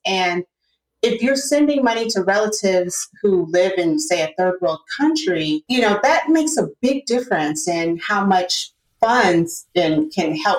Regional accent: Detroit, Michigan, United States; So yes, as you said, I grew up in Detroit and it was just a regular childhood in Detroit trying to figure out what exactly I wanted to do.

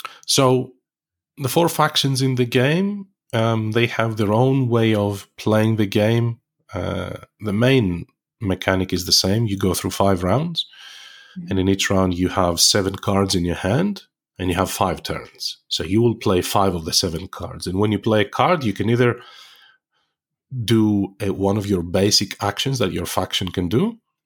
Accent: Greece; English is a second language; where I grew up in Greece, the exposure we had to, you know, these kinds of learnings was very, very limited.

